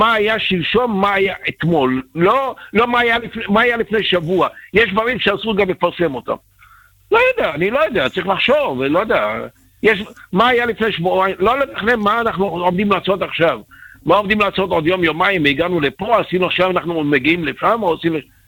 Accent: Netanya, Central District, Israel

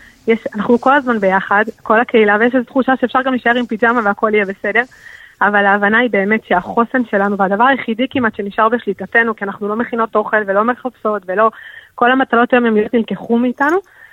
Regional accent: Ma'agalim, Southern District, Israel; אני גדלתי כל החיים בדרום, אני ממושב מעגלים במקור, ובעצם גדלתי במקום הכי בטוח בעולם

